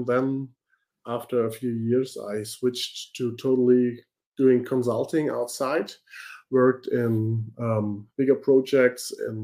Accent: Hamburg, Germany; I'm from Hamburg, Germany, and I have a blog.

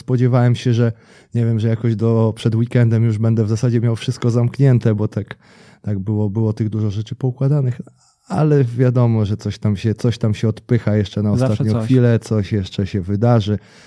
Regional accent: Nasielsk, Masovian Voivodeship, Poland; Ja pochodzę w ogóle z małej miejscowości podwarszawskiej, nazwijmy ją satelitarną, chociaż taką daleką satelitą, 50 kilometrów od Warszawy z Nasielska.

